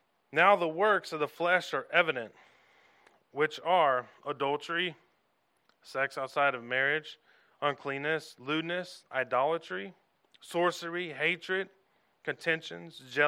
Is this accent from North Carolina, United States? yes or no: yes; North Carolina, United States; I'm from the South, you know, North Carolina.